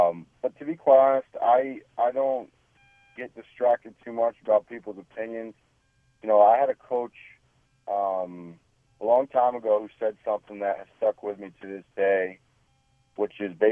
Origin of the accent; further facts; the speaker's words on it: Manchester, Connecticut, United States; I was with my family and a couple of my close friends at my parents' home where I grew up in Manchester, Connecticut.